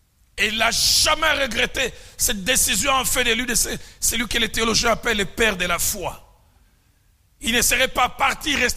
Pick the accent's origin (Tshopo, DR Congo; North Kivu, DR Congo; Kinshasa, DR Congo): Kinshasa, DR Congo; J'étais allé visiter quelqu'un chez nous à Kinshasa, au clinique appelé Ngaliema.